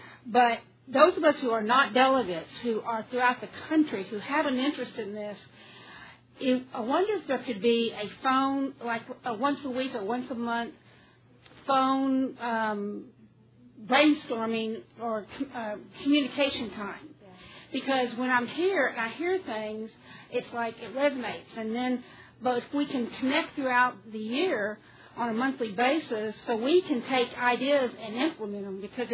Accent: Dallas, Texas, United States; I'm from Texas.

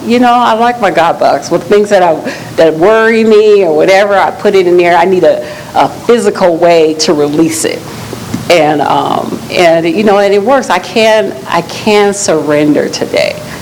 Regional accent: Long Beach, United States; We have in Long Beach, that's where I'm from Long Beach

